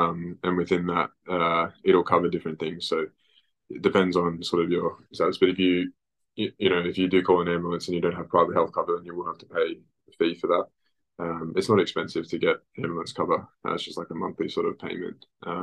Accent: Bombala, New South Wales, Australia; Growing up in Bombala, there's very limited sort of resourcing being in a rural environment.

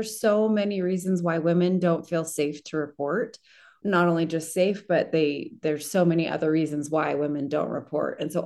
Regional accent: Utah, United States; And I've always identified as the minority growing up in Utah

